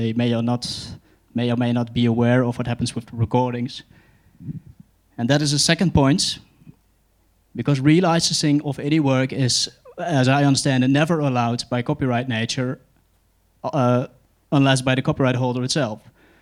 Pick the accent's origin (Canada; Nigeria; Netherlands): Netherlands; I'm from the Netherlands.